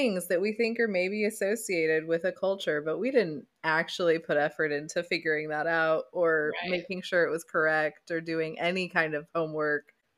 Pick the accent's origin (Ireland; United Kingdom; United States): Ireland; The like sheen of like, I'm Irish, this is my holiday, you know, just all of a sudden kind of fell away. And then I was living in Scotland.